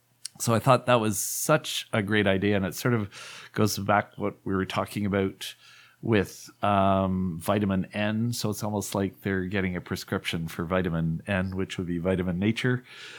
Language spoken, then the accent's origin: English; Tri-Towns, Ontario, Canada; So I went, I'm actually from the Tri-Towns.